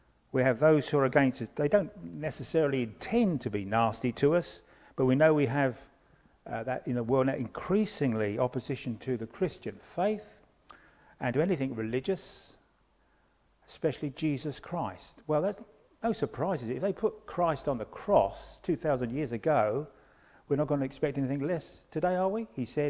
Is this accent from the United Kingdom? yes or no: yes; England, United Kingdom; You know, we're English, we're British and so on.